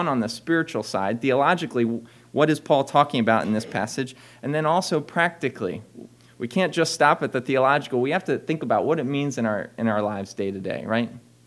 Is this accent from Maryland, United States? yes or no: yes; Maryland, United States; I grew up in Baltimore County, so I'm a Terps fan.